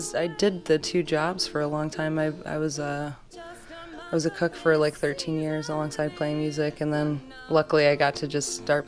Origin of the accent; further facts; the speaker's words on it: Kalamazoo, Michigan, United States; also born or lived in Vicksburg; But yeah, I was born in Kalamazoo. I was actually born in the parking lot of Borges Hospital, and my parents lived right down the street.